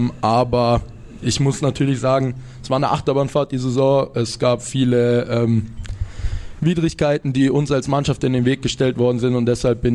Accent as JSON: {"language": "German", "town": "Nuremberg", "region": "Bavaria", "country": "Germany", "said": "eigentlich als stolzer Nürnberger versuche ich immer ein bisschen um Fürth rumzukommen und es ein bisschen zu meiden."}